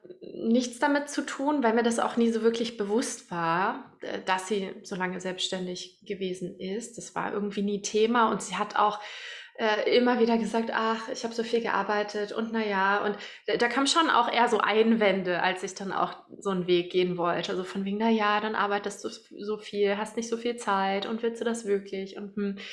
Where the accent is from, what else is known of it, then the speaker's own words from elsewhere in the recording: Berlin, Germany; Ich komme aus Berlin.